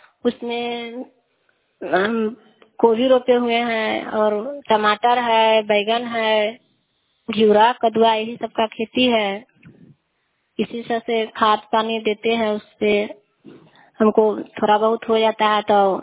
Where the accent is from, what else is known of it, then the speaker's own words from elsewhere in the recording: Ahiyapur, Bihar, India; अहियापुर के रहने वाली हूँ।